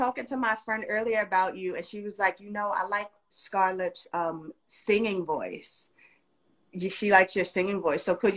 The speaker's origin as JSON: {"language": "English", "town": "Bronx", "region": "New York", "country": "United States", "said": "Listen, I'm from the Bronx, so we're going to keep it official, all right?"}